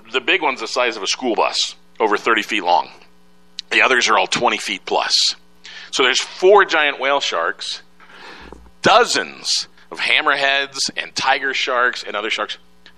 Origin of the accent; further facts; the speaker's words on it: Chicago, Illinois, United States; I grew up in Chicago with a big Shedd Aquarium there.